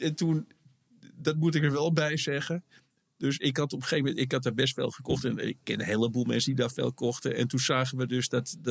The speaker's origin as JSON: {"language": "Dutch", "town": "Amsterdam", "region": "North Holland", "country": "Netherlands", "tie": "born or raised there", "said": "Ik kom uit Amsterdam. Ik ben geboren in Amsterdam. We zijn op mijn 7e ben ik met mijn ouders zijn we in een flat gaan wonen."}